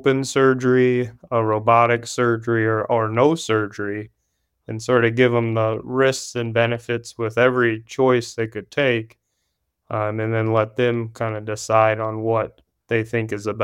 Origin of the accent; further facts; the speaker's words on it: Wisconsin, United States; Yeah, so I grew up in Wisconsin.